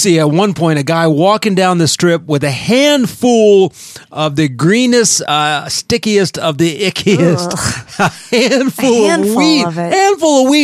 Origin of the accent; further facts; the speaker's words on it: Colorado, United States; But I said, no good, sir, I am from Colorado.